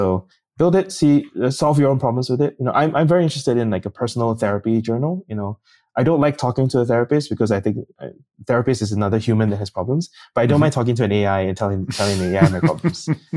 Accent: Singapore; I was a government scholar, and I'm from Singapore

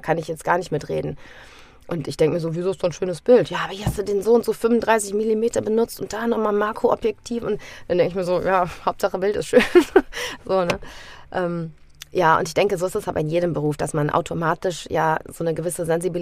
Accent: Rhineland, Germany; accent: Rhenish; ich habe auch meinen rheinischen Dialekt zwischendurch und sage auch mal dat und wat

